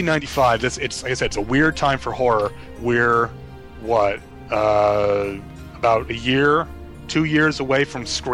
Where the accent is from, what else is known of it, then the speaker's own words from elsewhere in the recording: New York, United States; Well, I was born and raised in New York. My dad's from the Bronx. My mom's from New Rochelle.